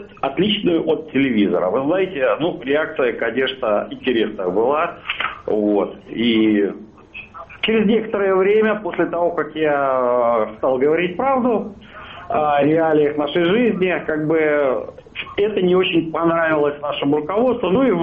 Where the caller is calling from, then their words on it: Norilsk, Krasnoyarsk Krai, Russia; Но я звоню с Сибири, это Заполярье, город Норильск.